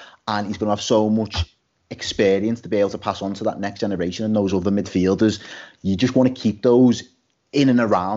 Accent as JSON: {"language": "English", "town": "Liverpool", "region": "North West England", "country": "United Kingdom", "said": "This, I'm just a Scouser. You know, this is the club that I love."}